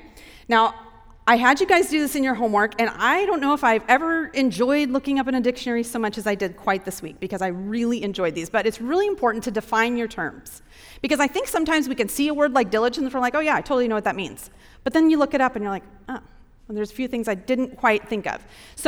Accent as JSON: {"language": "English", "region": "Wyoming", "country": "United States", "tie": "born or raised there", "said": "I grew up in Wyoming"}